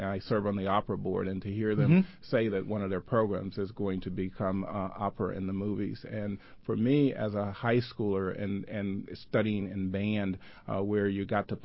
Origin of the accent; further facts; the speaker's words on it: Greenville, Mississippi, United States; because I grew up in Greenville, Mississippi.